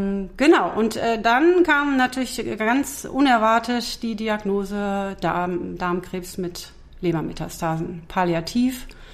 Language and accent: German; North Rhine-Westphalia, Germany; ich komme ja aus dem Ruhrpott, Rheinland, trage die Zunge auf dem Herzen.